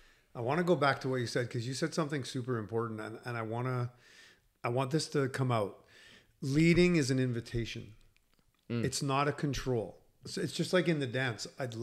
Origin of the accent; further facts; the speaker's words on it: Winnipeg, Manitoba, Canada; I grew up in Winnipeg, which was a hockey city.